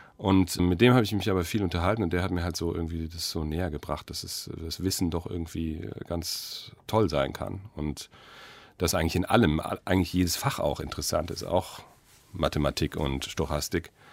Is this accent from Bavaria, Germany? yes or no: no; Frankfurt am Main, Hesse, Germany; also ich komme ja aus Frankfurt am Main